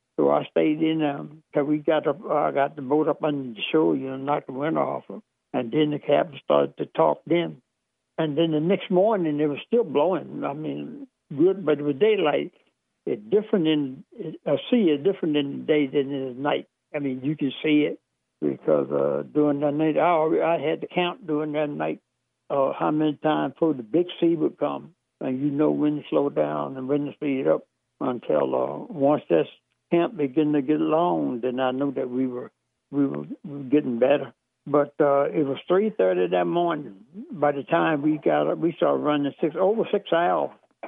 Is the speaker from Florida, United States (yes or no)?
no; Kilmont, Virginia, United States; Well, I'm a black Nick from Kilmont, Virginia, and I'm used to meeting redneck like you every day.